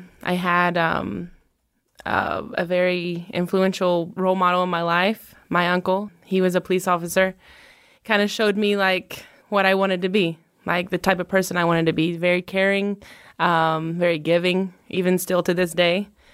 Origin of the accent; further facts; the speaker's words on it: Bristol, Virginia, United States; now in El Paso, United States; I'm originally from Bristol, Virginia.